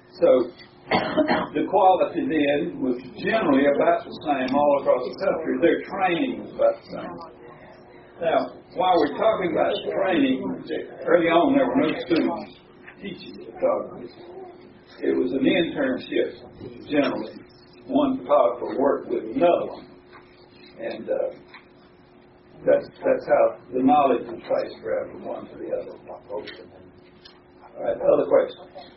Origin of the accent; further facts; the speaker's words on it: Camden, South Carolina, United States; And I'm originally from Churchill County. I grew up on a farm outside of Camden, and I've known that family for low these many years